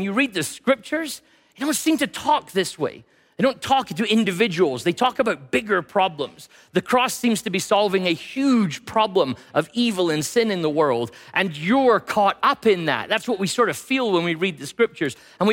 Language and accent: English; Scotland, United Kingdom; I'm Scottish, right? It's about as gentle as we get.